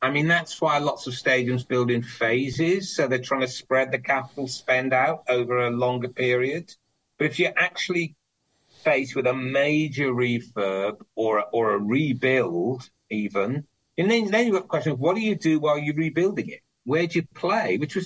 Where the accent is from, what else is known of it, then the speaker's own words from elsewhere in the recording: Wales, United Kingdom; No, that would be a lie. Well, not that I'm Welsh, but that I do care.